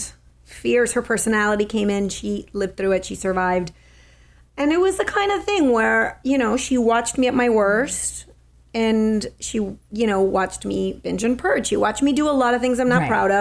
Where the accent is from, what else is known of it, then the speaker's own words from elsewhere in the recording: Laredo, Texas, United States; now in Austin, United States; I'm from Laredo, Texas. I live in Austin, Texas yeah. now, but was home visiting my family